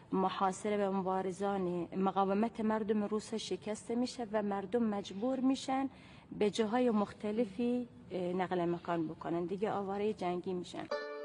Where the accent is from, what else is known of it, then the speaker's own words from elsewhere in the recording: Khuzestan, Iran; من اهل خوزستانم، شهرستان سوسنگی، روستای مالکی سفلا.